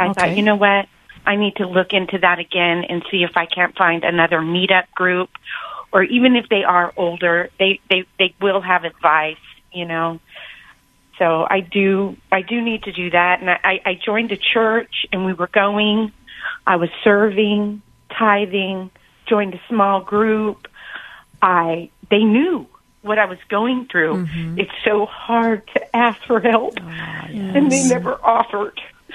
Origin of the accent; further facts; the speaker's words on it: California, United States; my home state, where all my family is California, and it's so expensive.